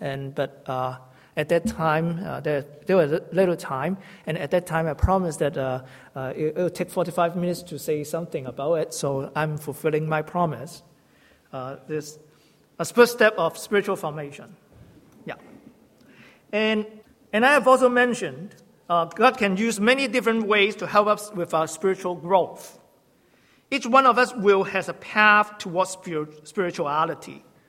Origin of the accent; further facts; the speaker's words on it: Hong Kong; English is a second language; now in Canada; My wife and I came from Hong Kong, studying in Red Deer, starting at the same time.